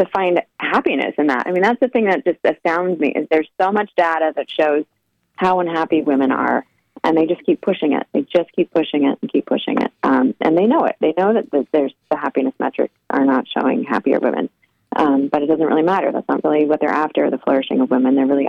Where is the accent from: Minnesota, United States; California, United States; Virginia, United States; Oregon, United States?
Oregon, United States; I grew up in Oregon, went to the University of Oregon.